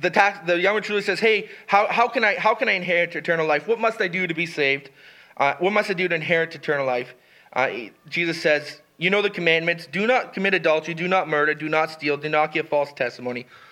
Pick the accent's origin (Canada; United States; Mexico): Canada; I collect taxes from Canadians. I'm a Canadian that collects taxes from Canadians.